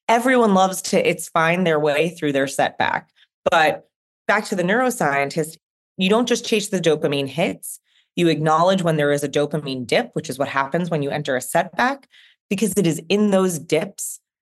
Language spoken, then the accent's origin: English; New York, United States; I'm from Long Island, and not like the super nice part.